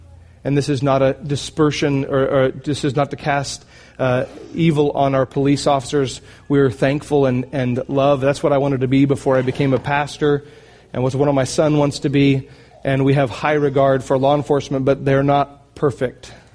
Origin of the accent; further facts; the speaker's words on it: United States; I am an American. I am all for the right to bear arms